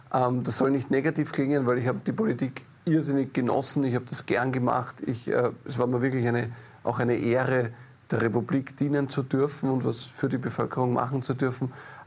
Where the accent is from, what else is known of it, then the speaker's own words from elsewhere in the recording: Lower Austria, Austria; Bei uns in Niederösterreich am Bauernhof grillen da.